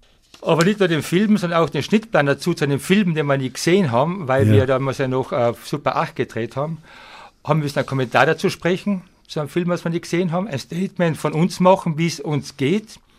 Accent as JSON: {"language": "German", "town": "Lienz", "region": "Tyrol", "country": "Austria", "tie": "born or raised there", "also_born_or_lived": "Kufstein", "said": "Ich bin geboren in Kufstein, weil mein Vater war draußen Polizist in Kösten stationiert. Sind dann reingekommen nach Lienz, dann habe ich die Volksschule gemacht."}